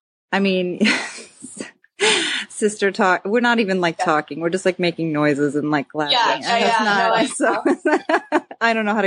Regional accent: Schaumburg, Illinois, United States; I grew up in Schaumburg, then you know that.

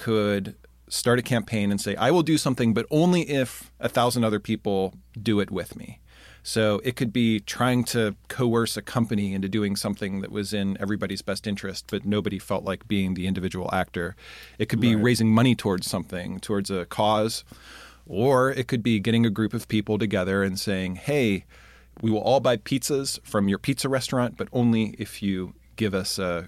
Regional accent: Pittsburgh, Pennsylvania, United States; moved away as an adult; I'm originally from Pittsburgh. Uh-huh. And then I moved to Chicago to go to college at Northwestern.

